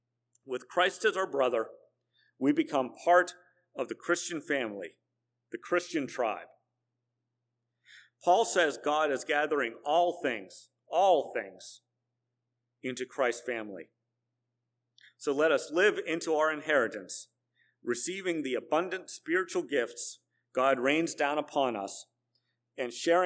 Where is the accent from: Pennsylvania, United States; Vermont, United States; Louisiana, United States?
Pennsylvania, United States; Pittsburgh; moved away; You know, when I was growing up in Pittsburgh, I thought that everybody got their drinking water from rivers. As I moved to other parts of the country